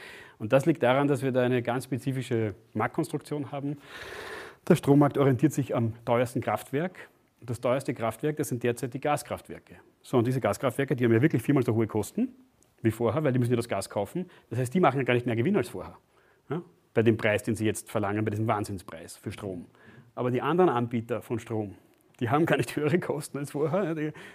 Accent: Austria; haben wir als Österreicher, also auch als österreichische Bundesregierung, da ja sozusagen nur bedingt Zugriff.

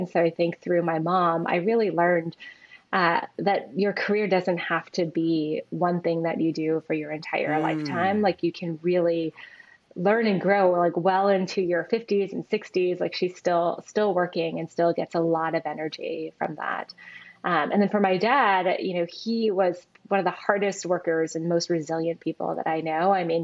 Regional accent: California, United States; So I grew up in Southern California. I am the daughter of 2 immigrant parents.

